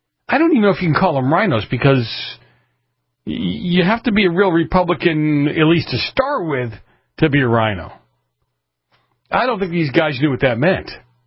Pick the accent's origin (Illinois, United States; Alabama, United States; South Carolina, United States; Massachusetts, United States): Massachusetts, United States; accent: Boston; That's my Boston accent kicking in.